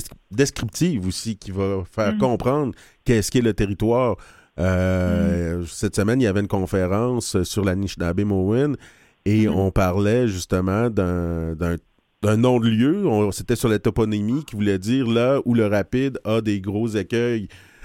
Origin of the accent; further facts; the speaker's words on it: Val-d'Or, Quebec, Canada; moi je viens de je suis né puis j'ai grandi à Val-d'Or.